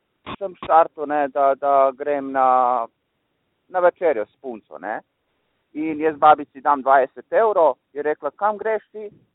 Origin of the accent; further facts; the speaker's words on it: Bosnia & Herzegovina; sicer sem jaz iz Bosne in enkrat grem v Bosno